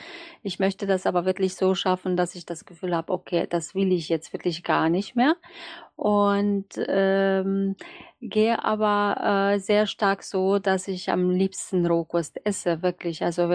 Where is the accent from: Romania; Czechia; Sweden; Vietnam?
Romania; German is a second language; now in Germany; Ja, ich habe sehr lange jetzt also in Deutschland gelebt, fast 30 Jahre. Komme aus Rumänien. Bin dort geboren, aber Ungarin.